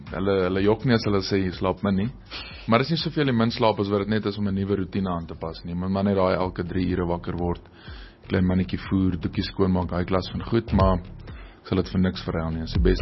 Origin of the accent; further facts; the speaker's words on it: Alberton, Gauteng, South Africa; Ek is nou van Alberton